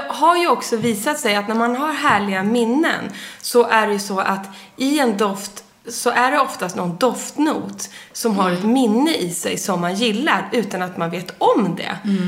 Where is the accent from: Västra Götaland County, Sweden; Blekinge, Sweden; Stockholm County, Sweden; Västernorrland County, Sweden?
Västernorrland County, Sweden; Sundsvall; born there; när jag fyllde år upp i Sundsvall där jag är född, då blommade ju alltid syrenen till min födelsedag, vilket är 23 juni. Eftersom det är norröver så är det den lite senare.